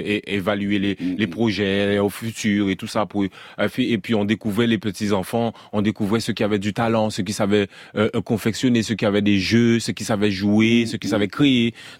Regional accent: Guadeloupe; also born or lived in Paris; Effectivement, je suis né à Paris, dans le 14e. Et c'est vrai que quand je suis descendu, quand j'ai grandi aux Antilles, en Guadeloupe

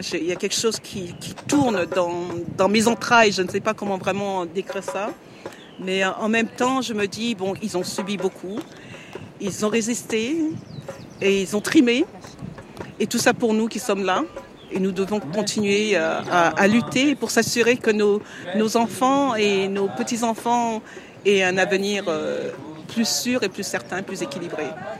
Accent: Le Moule, Guadeloupe; now in Bristol, United Kingdom; je suis originaire de la Guadeloupe, du Moule, et j'habite en ce moment à Bristol, en Angleterre.

